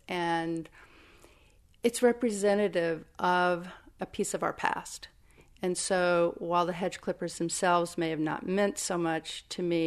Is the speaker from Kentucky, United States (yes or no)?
yes; Kentucky, United States; I grew up in Kentucky, so I have a real connection to Kentucky